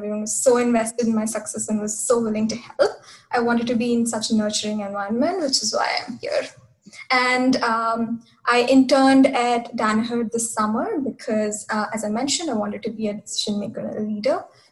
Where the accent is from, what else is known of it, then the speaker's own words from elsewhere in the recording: India; originally from India. Prior to Darden, I am a mechanical engineer.